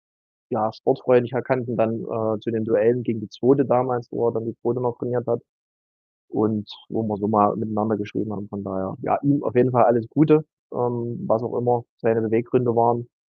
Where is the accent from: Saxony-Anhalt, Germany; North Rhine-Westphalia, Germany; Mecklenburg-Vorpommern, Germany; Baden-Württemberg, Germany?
Saxony-Anhalt, Germany; für uns als Burgenländer